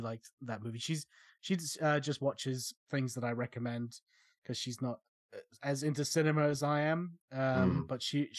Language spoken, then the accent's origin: English; England, United Kingdom; because, well, I'm English.